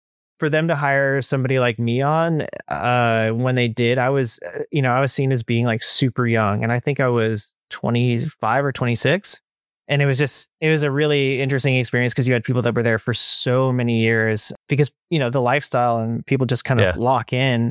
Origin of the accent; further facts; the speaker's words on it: Thousand Oaks, California, United States; I grew up in Thousand Oaks.